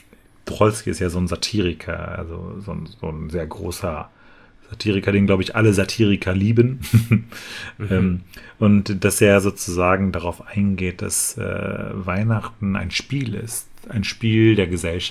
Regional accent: Dortmund, North Rhine-Westphalia, Germany; ich bin in Dortmund aufgewachsen

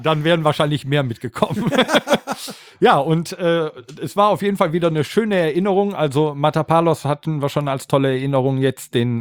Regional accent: Rhineland, Germany; Ich bin Rheinländer.

